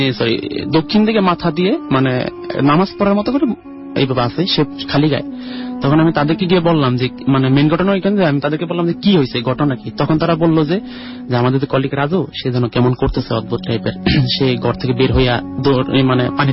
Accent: Mymensingh Division, Bangladesh; now in Dhaka, Bangladesh; আমি এসেছি ঢাকার বক্সিবাজার থেকে, আমার গ্রামের বাড়ি হলো ময়মনসিংহ জেলা মুক্ত ঘটনা চেচুয়াবাজার বলবাড়ি গ্রামে।

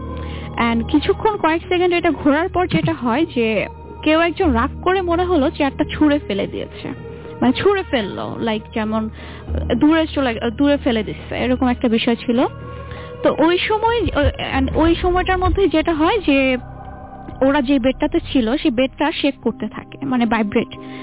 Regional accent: Narayanganj, Dhaka Division, Bangladesh; আমি তখন নারায়ণগঞ্জ ছিলাম আমার হোম টাউনের বাসায়।

